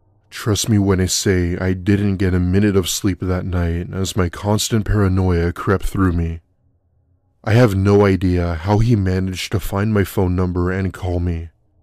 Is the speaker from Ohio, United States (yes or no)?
yes; Cincinnati, Ohio, United States; I worked as a waitress at a local diner in my hometown of Cincinnati, Ohio. Don't even get me started with the Ohio jokes.